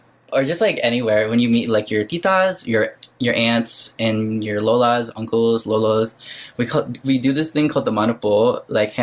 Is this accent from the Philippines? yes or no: yes; Philippines; But as far as Filipino goes, we just eat the same thing at any typical party.